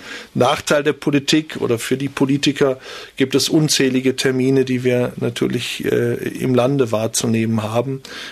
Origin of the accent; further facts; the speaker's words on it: Rhineland, Germany; Ich bin ja selbst gebürtiger Rheinländer.